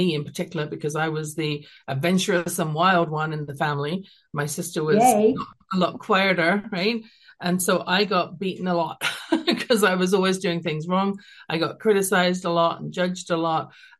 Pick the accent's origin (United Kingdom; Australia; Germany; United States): United Kingdom; London; it stems from growing up in London, England